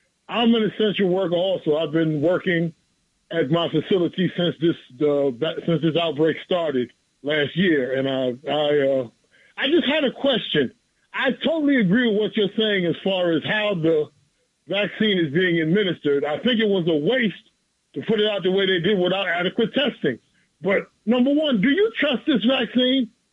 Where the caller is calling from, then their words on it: Queens, New York, United States; I'm calling from Jamaica, Queens.